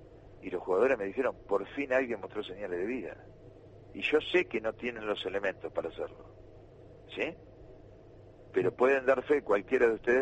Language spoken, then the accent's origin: Spanish; Alvarado, Buenos Aires, Argentina; yo soy de Alvarado toda la vida.